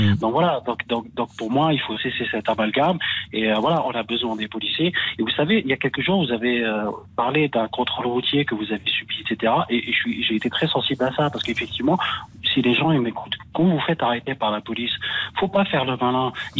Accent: Algeria; je suis algérien.

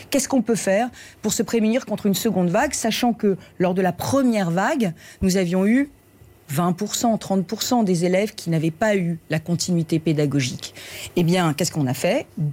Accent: France; en tant que Française, eh bien évidemment, cette présidence-là, je la combattais.

